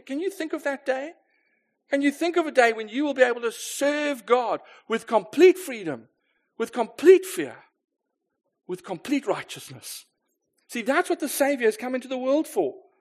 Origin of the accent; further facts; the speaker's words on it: South Africa; Maybe that's just because I'm South African